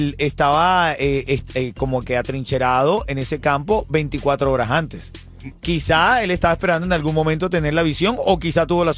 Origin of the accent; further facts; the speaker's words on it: Venezuela; moved away; Tenemos que unirnos los venezolanos que también vivimos en exilio